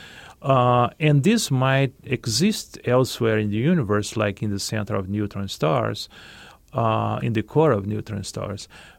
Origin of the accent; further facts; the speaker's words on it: Cologne, North Rhine-Westphalia, Germany; I'm from Cologne.